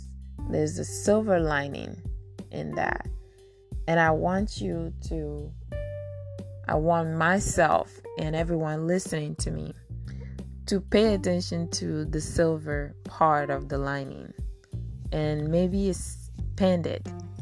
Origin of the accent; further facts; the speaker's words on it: Lomé, Maritime, Togo; If you don't know, I am from West Africa. I was born and raised in a tiny little country called Togo, West Africa. And right now, the inhabitants of my of my city, Lomé, Togo